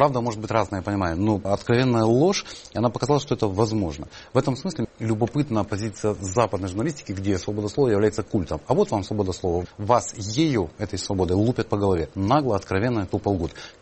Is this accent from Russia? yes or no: no; Georgia